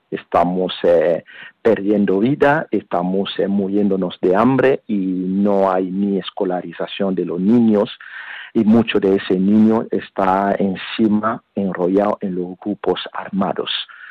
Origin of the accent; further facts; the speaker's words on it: DR Congo; moved away; yo soy de la República Democrática del Congo y me vi obligado de dejar mi país por la guerra precisamente del coltán